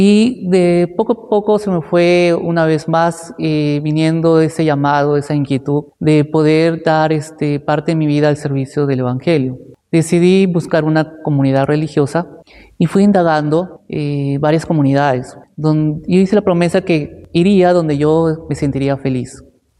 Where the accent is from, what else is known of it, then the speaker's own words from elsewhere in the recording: Sullana, Piura, Peru; Yo soy natural de Sullana, Piura. He vivido ahí parte de mi vida de la juventud.